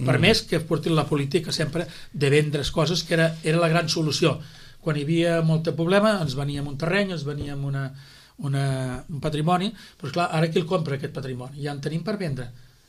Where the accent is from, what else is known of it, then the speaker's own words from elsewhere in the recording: Sitges, Catalonia, Spain; quan jo critico a l'equip de govern, estic criticant el meu poble, no? I llavors em sap greu. Criticar Sitges em sap molt greu.